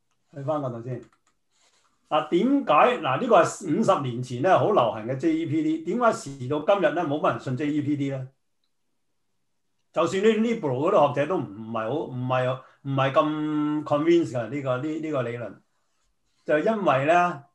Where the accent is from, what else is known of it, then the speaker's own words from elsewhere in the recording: Guangdong, China; 我哋廣東人咧就唔會叫開單，我哋叫埋單，啱啱相反。